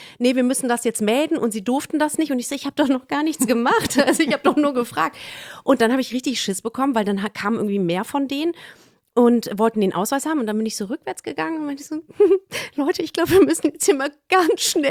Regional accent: Cologne, North Rhine-Westphalia, Germany; Ich komme aus Köln, Karnevalkostüme, so.

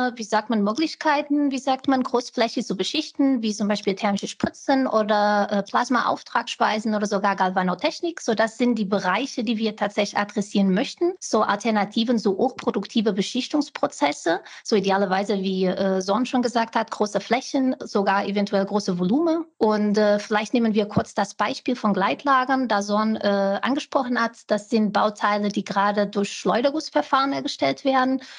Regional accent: Portugal; German is a second language; moved away; bin 36 Jahre alt. So wie Sie, Ohren, spreche ich vielleicht ein bisschen anders. So, ich komme ursprünglich aus Portugal

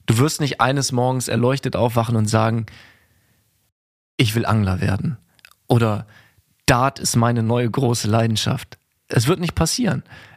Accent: Göttingen, Lower Saxony, Germany; weil ich war in so einem Sportkindergarten tatsächlich und in Göttingen, wo ich aufgewachsen bin.

